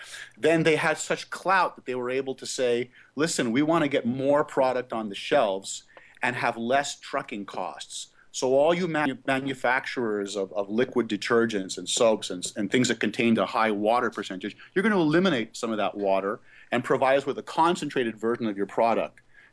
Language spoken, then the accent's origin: English; Montreal, Quebec, Canada; also born or lived in Hollywood, California; As you said, I was born in Hollywood, California, son of an actor. And I grew up in Montreal with an acting career.